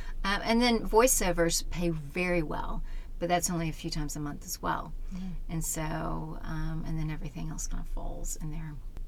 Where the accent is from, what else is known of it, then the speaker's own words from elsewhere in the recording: United Kingdom; now in United States; We're now dual citizens. So we're Brit-Americans now.